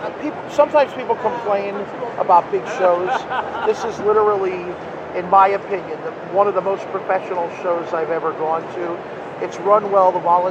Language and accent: English; California, United States; a little boy growing up in California, I would bring $20 to a comic book convention and come out with a huge sack of comics.